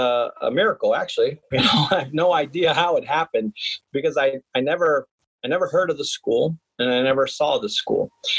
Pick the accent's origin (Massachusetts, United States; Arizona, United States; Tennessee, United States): Arizona, United States; Tucson; You know, I grew up in Tucson, Arizona, and had a dream of playing college basketball one day. And, you know, a kid from the South Side, you know, I'm a Hispanic player.